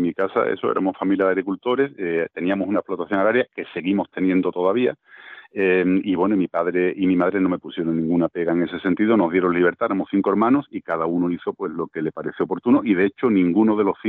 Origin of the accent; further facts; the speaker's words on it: Carmona, Andalusia, Spain; soy natural de Carmona y, bueno, nací rodeado de piedras